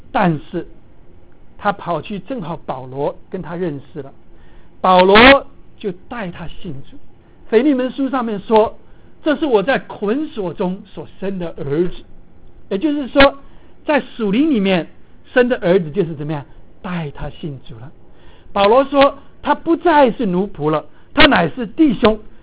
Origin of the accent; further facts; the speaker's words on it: China; 我们中国人也相信我们身边有那个神所差派的人